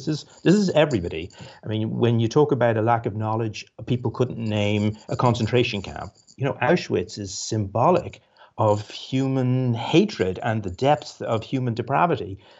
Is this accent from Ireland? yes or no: yes; Ireland; now in United States; I'm actually originally from Ireland